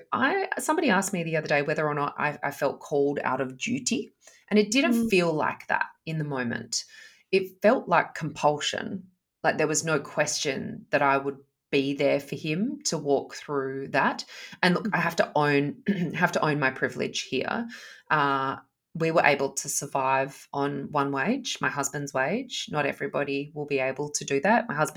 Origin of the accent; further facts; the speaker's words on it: Perth, Western Australia, Australia; moved away as an adult; now in Sydney, Australia; And I was living in Sydney at the time, had been living in Sydney, but I grew up in Perth. So we were on opposite sides of the country.